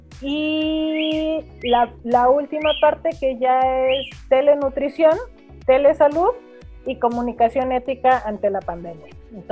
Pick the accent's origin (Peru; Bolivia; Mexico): Mexico; Como mexicanos decíamos, eso pues no nos va a afectar como les afectó en Europa